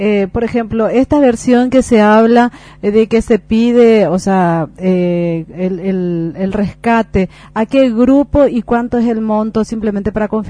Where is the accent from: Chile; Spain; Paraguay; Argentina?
Paraguay; al final somos todos los paraguayos que nos sentimos afectados